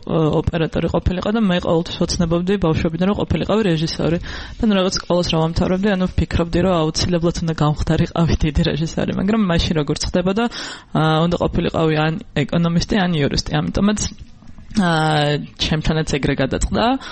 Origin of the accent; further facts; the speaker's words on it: Tbilisi, Georgia; დავიბადე და გავიზარდე თბილისში